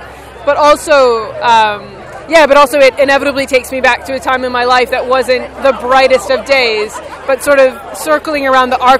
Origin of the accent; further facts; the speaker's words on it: Canada; We're from Canada, so most of like the friends and family and like my mom and my dad, they all are based in Canada